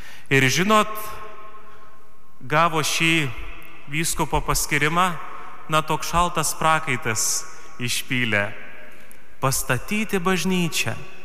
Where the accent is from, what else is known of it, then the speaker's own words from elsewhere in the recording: Telšiai, Telšiai County, Lithuania; Aš pats užaugau žemaičių sostiniai. Mano tėviškė netoli katedros, Telšių katedros.